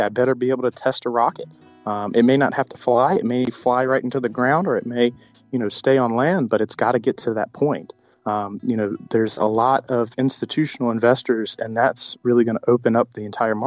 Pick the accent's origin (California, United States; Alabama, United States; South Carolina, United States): South Carolina, United States; I'm from South Carolina and we don't have a land registry that's, available in all counties.